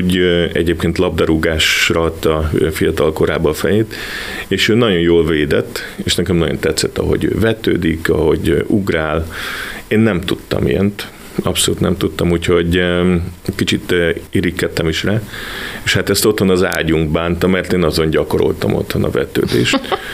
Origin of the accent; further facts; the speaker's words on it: Örkény, Pest, Hungary; also born or lived in Balassagyarmat; Én balassagyarmaton születtem, és ott egy 10 évet éltem. Ott a szüleim elváltak, és egy köztes állomás volt az életemben Örkény. És Örkényen laktunk nagyszülőkkel és az öcsémmel, és édesanyám egyedül nevelt minket.